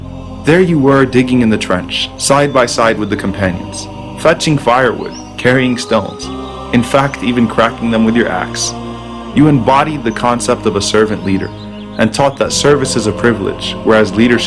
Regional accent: United States; I paused and said, "I'm an American, a Muslim American."

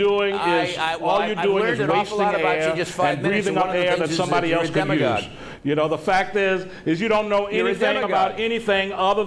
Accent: Baltimore, Maryland, United States; I knew growing up in Baltimore when I saw the disparities that operated.

